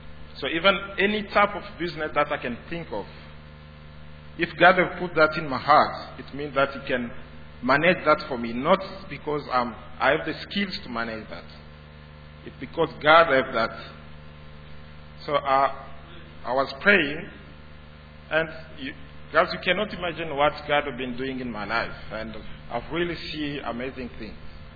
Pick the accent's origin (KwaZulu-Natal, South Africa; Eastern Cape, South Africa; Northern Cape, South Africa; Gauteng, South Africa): Gauteng, South Africa; Johannesburg; moved away; So my first year I came from Joburg and I was looking for a job.